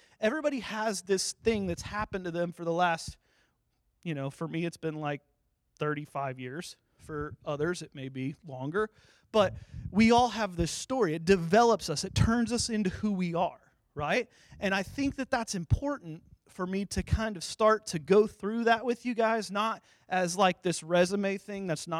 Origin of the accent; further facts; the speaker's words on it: Warsaw, Indiana, United States; was the worship leader at the church that I grew up at in Warsaw, Indiana. Not just one in Poland, there's one in Indiana too.